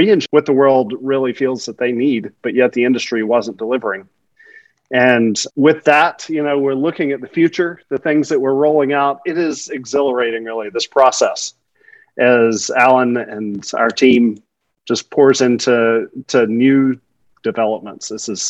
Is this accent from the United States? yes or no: yes; the South, United States; moved away as an adult; I grew up in the South in the US until my 20s when I hit the world for the past 25 years.